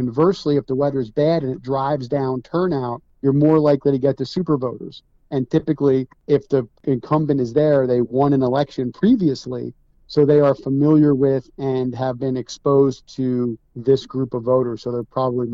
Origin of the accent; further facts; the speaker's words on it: New Jersey, United States; You know, I grew up in Jersey. I have a family home at the Jersey Sewer.